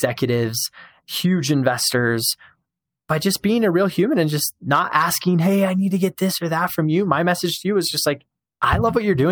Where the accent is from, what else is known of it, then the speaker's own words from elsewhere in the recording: Show Low, Arizona, United States; I'm actually from Arizona, as well as you are.